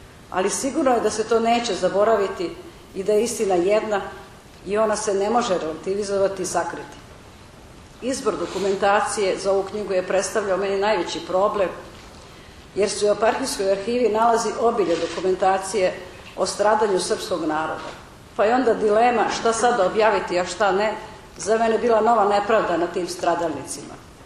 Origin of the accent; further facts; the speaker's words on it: Kosovo; born there; Iako sam rođena na Kosovu i Metohiji, dole su mi rođeni svi moji i roditelji